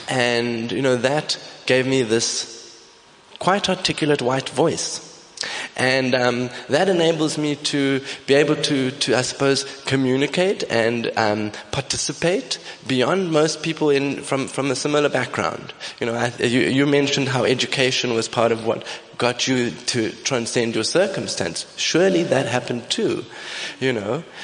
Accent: Cape Town, Western Cape, South Africa; because we grew up in Athlone. You know, we on the Cape Flats.

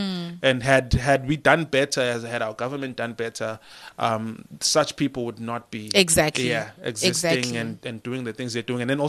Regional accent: Johannesburg, Gauteng, South Africa; now in Port Elizabeth, South Africa; So I'm going to answer that by saying I grew up in Johannesburg, you know.

